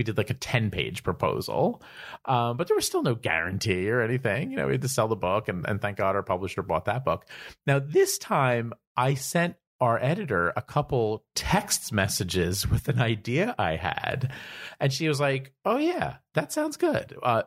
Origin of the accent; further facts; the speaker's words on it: New Jersey, United States; Not going to tell you what it is yet because we're paranoid kids from New Jersey.